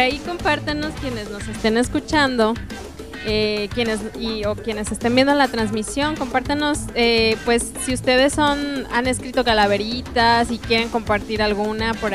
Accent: Mexico; es un rasgo que nos caracteriza como mexicanos

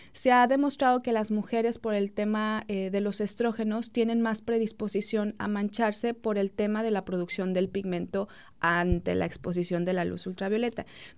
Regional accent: Mexico; Porque somos, bueno, mexicanos

